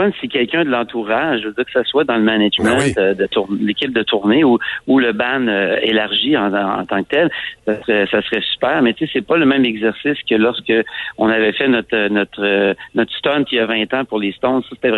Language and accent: French; Cap-Rouge, Quebec, Canada; quand j'étais petit, à Cap-Rouge, chez ma mère, mon père.